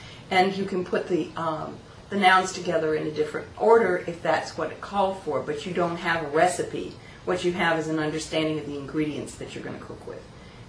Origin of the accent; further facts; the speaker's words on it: United States; I'm from the United States, and I can tell you, we do not do it well.